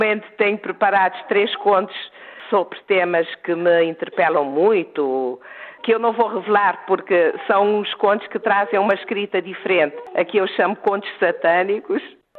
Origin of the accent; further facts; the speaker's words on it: São Vicente, Cape Verde; eu sou de São Vicente, trago tudo o que é de São Vicente. A minha mãe e a minha família do lado materno é de Santo Antão, portanto, íamos passar as férias grandes em Santo Antão, trago tudo quanto é Santo Antão